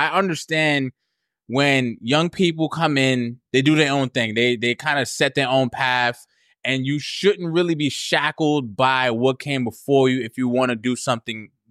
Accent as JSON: {"language": "English", "region": "Southern United States", "country": "United States", "said": "Or like, I didn't care about … I'm from the South. I get it."}